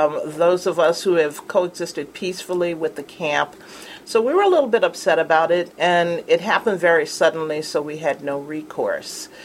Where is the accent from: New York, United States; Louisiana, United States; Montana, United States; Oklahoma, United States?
Louisiana, United States; New Orleans; also born or lived in Florida; Because when you're born and raised in New Orleans, other cultures can be very difficult to adjust to.